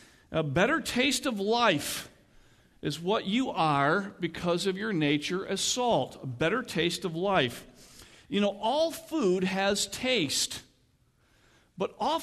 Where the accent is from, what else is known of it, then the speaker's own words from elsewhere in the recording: Midwest, United States; I got it from growing up in the Midwest.